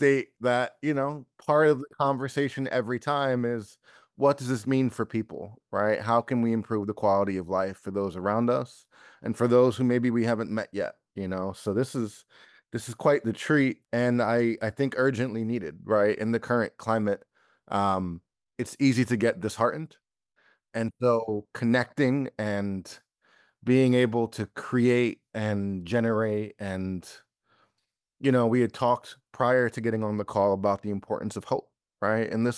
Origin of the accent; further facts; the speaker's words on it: Queens, New York, United States; I grew up in Queens, shout out to Queens, you know, me and Spider-Man, right? Best of Queens